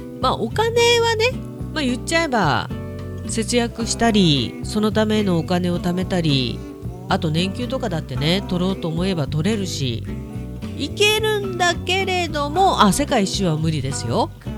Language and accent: Japanese; Hokkaido, Japan; 北海道をね離れたいとは思わないんですよね、自分のふるさとだし。